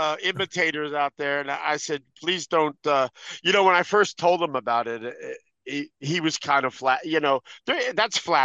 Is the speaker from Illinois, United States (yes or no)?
no; New Jersey, United States; I was born and raised in New Jersey, and right out of high school, I started.